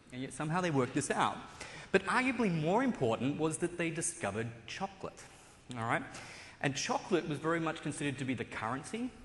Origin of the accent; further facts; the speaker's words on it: Australia; now in United States; I do come from a place further south. Okay. So I'm an Australian. I have been living here for about 3.5 years. Very close to Redmond